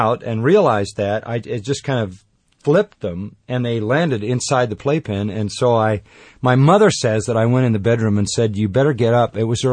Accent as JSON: {"language": "English", "town": "Los Angeles", "region": "California", "country": "United States", "tie": "born there", "said": "Yeah, I was born down in Los Angeles at St. Vincent's Hospital, which is still a functioning hospital in the city."}